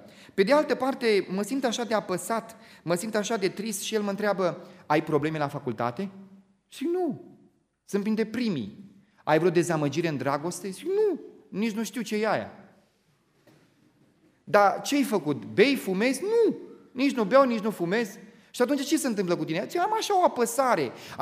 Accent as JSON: {"language": "Romanian", "region": "Moldavia", "country": "Romania", "said": "eu sunt din loc din Moldova"}